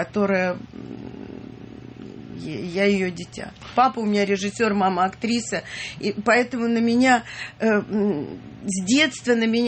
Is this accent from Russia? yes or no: yes; Moscow, Russia; Я абсолютная москвичка, и я так рано попала.